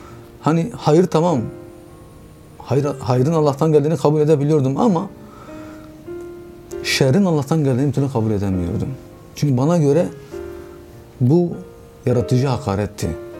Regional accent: Diyarbakır, Diyarbakır Province, Turkey; born there; also born or lived in Istanbul / Erzurum; Diyarbakır doğumluyum, 1979. Alipınar'da doğdum. Evliyim, iki çocuk sahibiyim. Diyarbakır'da doğdum ama Diyarbakır'da fazla kalamadım. Yani özellikle askerden sonra 6 yıl İstanbul, akabinde 5-6 yıl Erzurum olmak üzere uzun bir süre şehir dışında kaldım. Şu an tekrar işim gereği Diyarbakır'dayım.

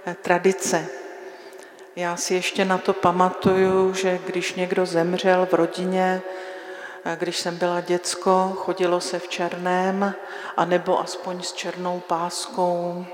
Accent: Haná, Czechia; Já nevím, jestli je to tím, že já jsem Hanačka a u nás na Hané, než se rozkéveme, tak to všechno trvá trochu díl.

